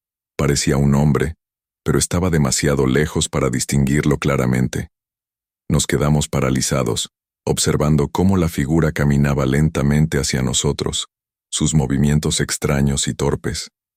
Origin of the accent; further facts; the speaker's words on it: Sonora, Mexico; Cuando crecí en Sonora, escuché muchas historias de migrantes que desaparecían intentando cruzar la frontera hacia Estados Unidos.